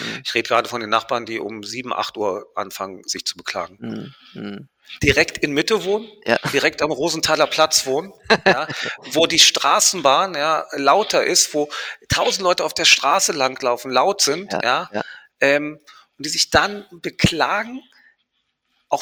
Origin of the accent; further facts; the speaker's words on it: Spain; Ich bin ja in Spanien groß geworden.